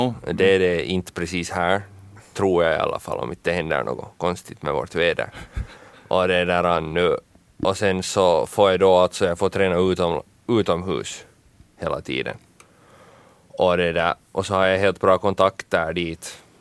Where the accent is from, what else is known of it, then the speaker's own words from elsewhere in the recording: Finland; men det där målen är inte liksom hemma i Finland i princip för mig för tillfället